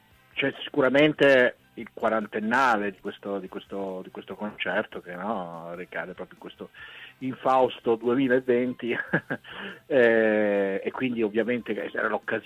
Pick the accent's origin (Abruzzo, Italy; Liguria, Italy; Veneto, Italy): Abruzzo, Italy; Giulianova; moved away as an adult; Io sono di origine abruzzese, cioè sono cresciuto in Abruzzo, mia mamma è romagnola, mio papà è abruzzese, sono cresciuto a Giulianova in Abruzzo.